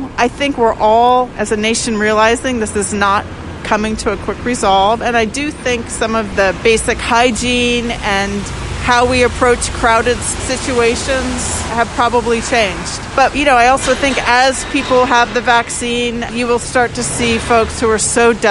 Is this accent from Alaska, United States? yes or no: yes; Alaska, United States; moved away as an adult; I grew up in Alaska. I'm a third generation Alaskan. My dad was a commercial fisherman. So we were small business people.